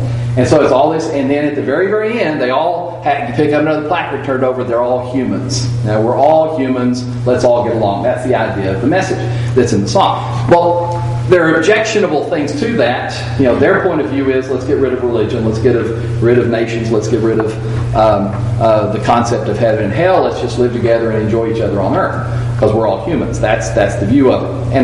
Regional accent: United States; We grew up in America. We grew up in the 20th or 21st centuries of America.

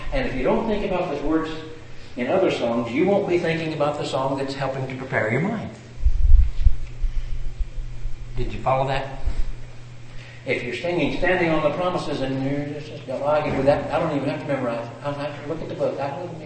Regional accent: Peoria, Illinois, United States; Where we grew up in Peoria

